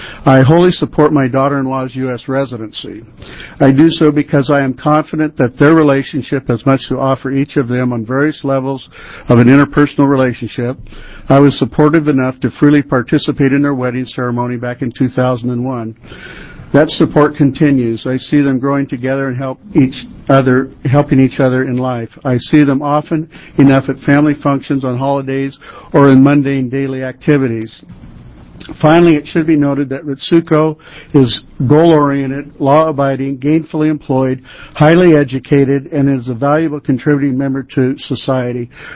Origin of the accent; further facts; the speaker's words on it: Twin Falls, Idaho, United States; born there; now in Woodburn, United States; I live at 1631 Thompson Road in Woodburn, Oregon, 97071. I was born in Twin Falls, Idaho on May 7th, 1949.